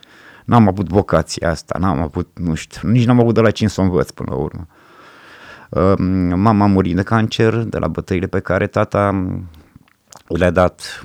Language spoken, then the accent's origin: Romanian; Ploiești, Prahova, Romania; born there; now in Timișoara, Romania; M-am născut în Ploiești, încerc să-mi caut locul